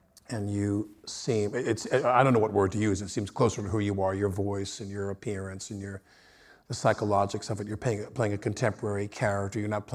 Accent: New York, United States; I told you, I'm from Long Island.

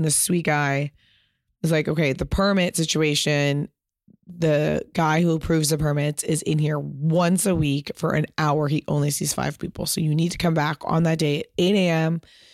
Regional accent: Pasadena, California, United States; I grew up in Pasadena.

